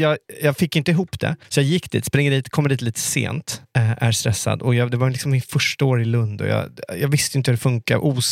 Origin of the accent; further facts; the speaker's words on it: Greenwich, Connecticut, United States; Jag bodde ute i Greenwich där jag växte upp. 45 minuter utanför, med tåg.